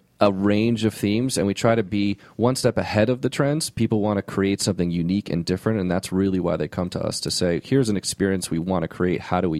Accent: New England, United States; I grew up in New England, and the ocean was what I loved, and I still love it

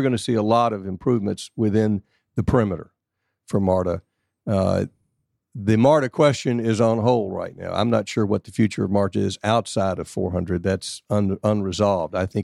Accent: Roswell, United States; I grew up in Roswell. I'm a little older than you are, 67 now.

